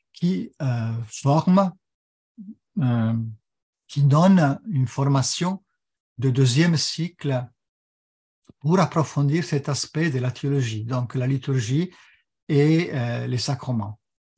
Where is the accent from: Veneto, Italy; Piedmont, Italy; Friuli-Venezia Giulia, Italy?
Piedmont, Italy; Turin; French is a second language; now in France; l'accent que vous entendez sûrement, je suis italien d'origine. Donc, ma région d'origine, c'est le Piémont. Je suis né à Turin. Et donc, je suis arrivé en France pour rentrer au monastère.